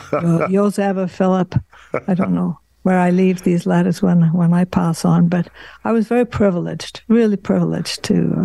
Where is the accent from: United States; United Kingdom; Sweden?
United Kingdom; England; now in Canada; I was brought up in England, even though I became Canadian. We went backwards and forwards.